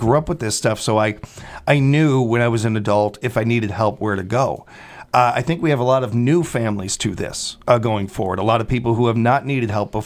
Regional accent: Midwest, United States; It's one of the most beautiful things about being a Midwesterner.

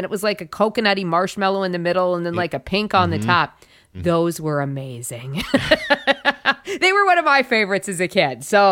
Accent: South Dakota, United States; And then I had to look at my home state of South Dakota.

